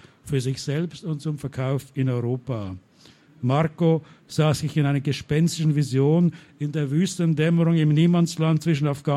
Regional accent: Basel, Basel-Stadt, Switzerland; accent: Swiss Standard German; ich komme aus Basel in der Schweiz und rede deswegen ein komisches Deutsch, so Schweizer Hochdeutsch.

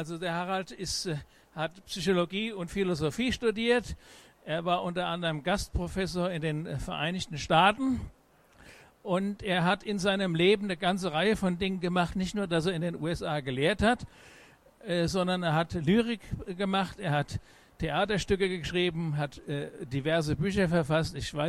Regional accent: Essen, North Rhine-Westphalia, Germany; Wir kommen aus Essen.

